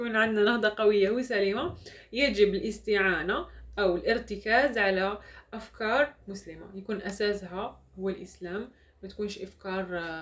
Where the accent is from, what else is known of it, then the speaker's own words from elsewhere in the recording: Algeria; احنا كالجزائر كالجزائر احنا كجزائريين